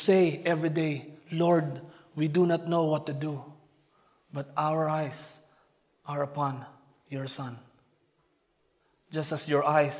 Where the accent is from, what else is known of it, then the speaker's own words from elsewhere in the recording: Philippines; And, you know, as a Filipino, I grew up fighting.